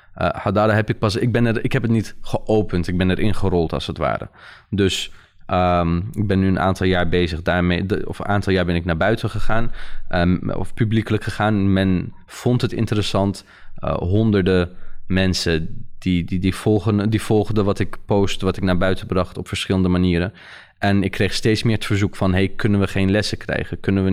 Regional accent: Netherlands; Wij zijn hier opgegroeid, we zijn hier geboren, wij zijn Nederlanders, wij zijn van hier.

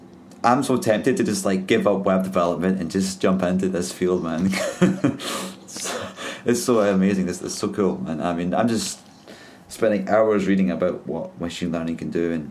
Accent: Scotland, United Kingdom; accent: Scottish; Probably don't like my English accent, my Scottish accent or something.

